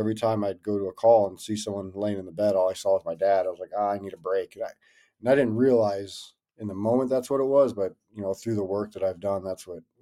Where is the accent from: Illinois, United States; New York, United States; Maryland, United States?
Illinois, United States; Harvey; born there; So I was born in Harvey, Illinois. It's a suburb just south of Chicago. Not the most fun place to grow up